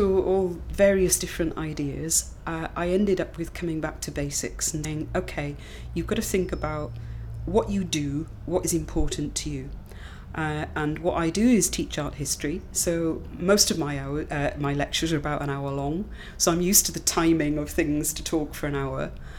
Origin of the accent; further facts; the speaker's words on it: Swansea, Wales, United Kingdom; I'm 56 and I'm from Swansea in South Wales.